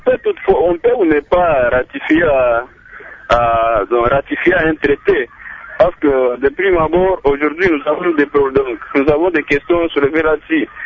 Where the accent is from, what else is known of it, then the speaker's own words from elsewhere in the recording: DR Congo; chez nous, en République démocratique du Congo